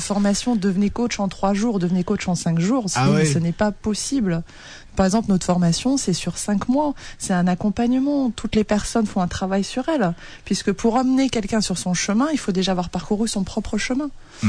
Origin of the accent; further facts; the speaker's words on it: Grand Est, France; Dans notre région, en Alsace.